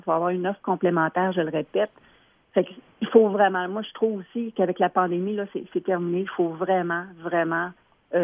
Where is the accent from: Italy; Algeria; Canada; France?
Canada; Lévis, Quebec; Il y a vraiment de belles choses à découvrir chez nous à Lévis.